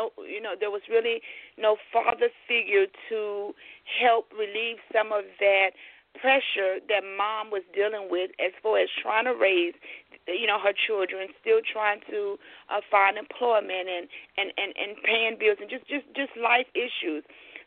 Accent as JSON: {"language": "English", "region": "Louisiana", "country": "United States", "said": "You know, we're from Louisiana this way, so always hot and humidity coming. Nothing but heat. … like you guys told the listening audience. I am 43 years old."}